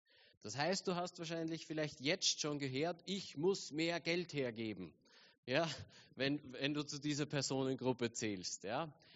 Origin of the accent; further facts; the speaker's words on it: Austria; Davon haben wir Österreicher jahrelang profitiert.